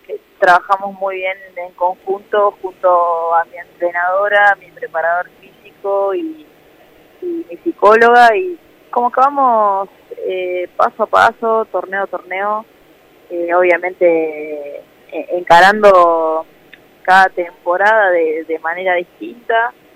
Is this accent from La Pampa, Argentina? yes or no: yes; General Pico, La Pampa, Argentina; also born or lived in Santa Rosa; now in Buenos Aires, Argentina; Y yo soy de Pico y primero me tuve que mudar a Santa Rosa.